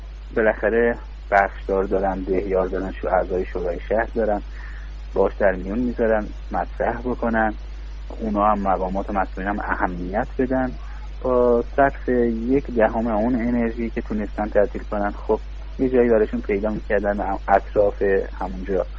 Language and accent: Persian; Yazd, Iran; داخل مرکز شهر خودمون، مرکز شهر یزد